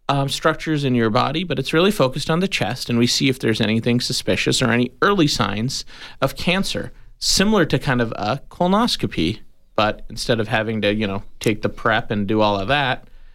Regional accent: Ohio, United States; So I went to med school in Cincinnati, Ohio. I grew up in Ohio.

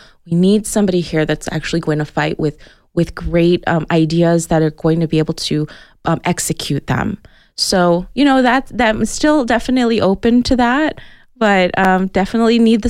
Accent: Tucson, Arizona, United States; I grew up in Tucson. Tucson is my town. I know it inside out. I grew up in Ward 1 on the south side.

